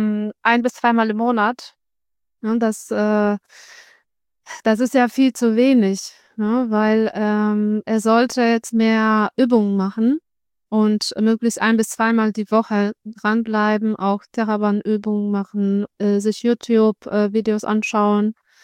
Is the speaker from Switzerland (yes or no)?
no; Poland; first language Polish; now in Bochum, Germany; Ich bin Polin. Ich bin Dolmetscherin und Übersetzerin für Polnisch